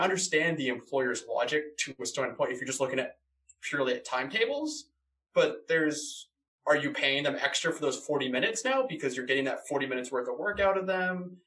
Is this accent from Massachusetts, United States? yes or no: yes; Boston, Massachusetts, United States; now in Glasgow, United Kingdom; because you're in Boston right now, I'm in Glasgow, even though it's my hometown is Boston.